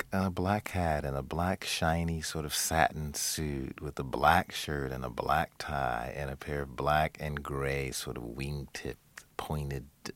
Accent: Detroit, Michigan, United States; And I'm from Detroit, and Detroit's a very, very sort of musically competitive town.

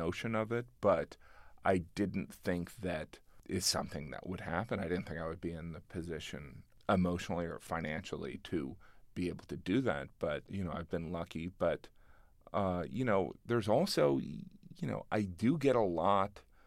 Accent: Illinois, United States; now in New York, United States; But when I got to New York, I realized how truly Midwestern I was. And so, you know, I grew up 45 minutes outside of Chicago

